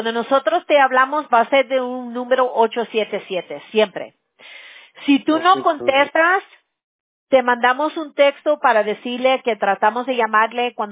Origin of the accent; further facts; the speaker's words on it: United States; accent: pocho Spanish; Yo no hago judging así en ese modo, como mi español de pocha, pero sí me entiendes, ¿no?